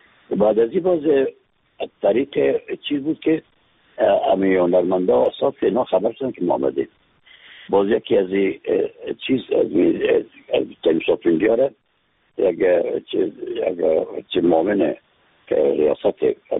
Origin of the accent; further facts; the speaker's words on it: Afghanistan; از افغانستان هستم